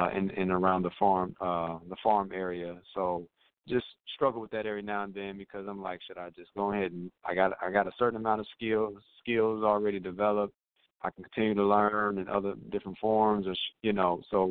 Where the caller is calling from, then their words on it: Dallas, Texas, United States; also born or lived in Indianapolis; Calling from Dallas, Texas. I got my former city on my mind, but from Dallas, Texas.